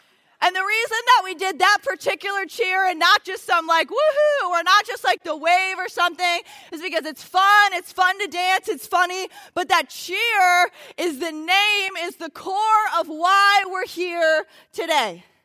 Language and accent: English; Michigan, United States; We took planes, trains, and automobiles to get here, and I'm from America. We're all from Michigan, and I love coming to Canada.